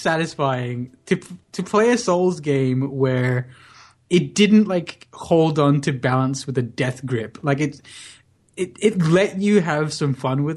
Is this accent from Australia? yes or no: yes; Australia; But geez, it's as an Australian, fucking, oh my god, Hugh Jackman's performance was so cringeworthy.